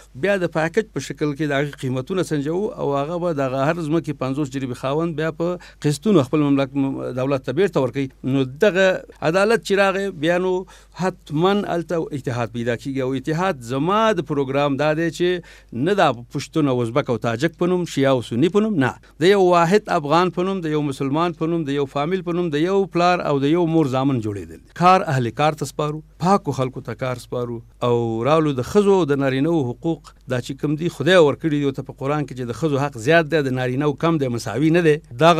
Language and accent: Pashto; Kunar, Afghanistan; also born or lived in Kabul; د غازی آباد ولسوالۍ په کونړ کې یادېږي او زه په 1948 کال کې پیدا شوم.